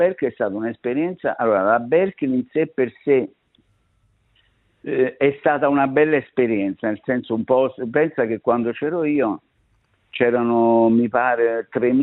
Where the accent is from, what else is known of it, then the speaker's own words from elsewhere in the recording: Naples, Campania, Italy; E io chiaramente da napoletano: "Sì … " E erano tipo 2 mesi che stavo là